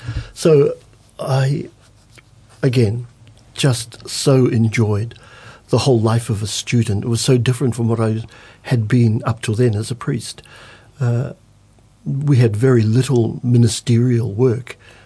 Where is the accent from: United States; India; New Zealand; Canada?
New Zealand; Rotorua, Bay of Plenty; I'm born and bred in Rotorua. I was brought up in a little village called Whakareoareoa, and I am one of 11 children. I'm the second born.